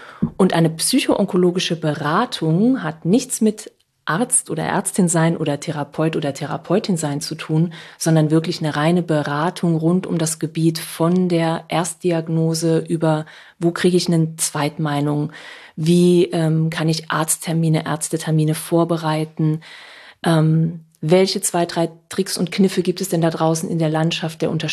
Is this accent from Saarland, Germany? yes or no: yes; Saarland, Germany; now in Hamburg, Germany; 11 Jahren nach Hamburg gezogen und hatte ein riesengroßes Problem mit meiner Sprache. Ich bin gebürtige Saarländerin.